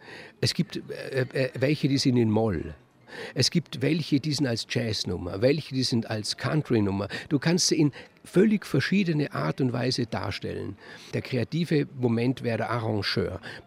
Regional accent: Bregenz, Vorarlberg, Austria; Ich habe in meiner Kindheit in Bregenz, gibt es eine Kapelle

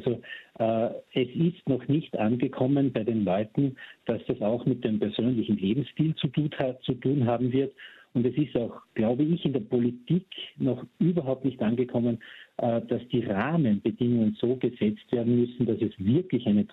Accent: Austria; Wir als Österreicher oder Österreicherinnen haben da eine eigene Geschichte.

